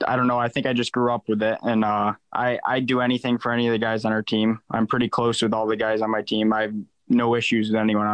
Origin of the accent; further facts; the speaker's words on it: New York, United States; Just growing up in Western New York, if you're not a Bills fan, it's kind of like you're not a New Yorker for sure.